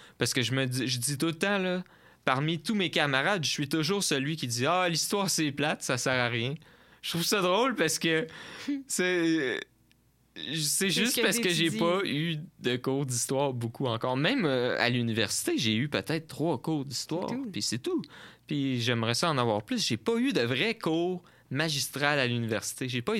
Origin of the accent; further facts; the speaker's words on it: Quebec, Canada; parce qu'on est deux, on vient de la Rive-Sud, fait qu'on va savoir c'est où.